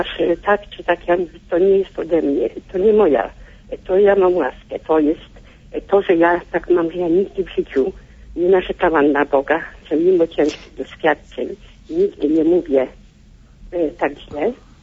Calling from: Masovian Voivodeship, Poland; Dzwonię z Mazowsza, z Opia.

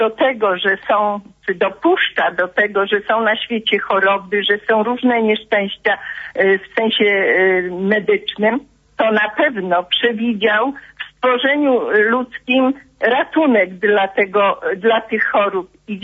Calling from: Lwówek Śląski, Lower Silesian Voivodeship, Poland; z Lwówka Śląskiego. Jestem mamą czwórki dzieci i babcią 14 wnucząt.

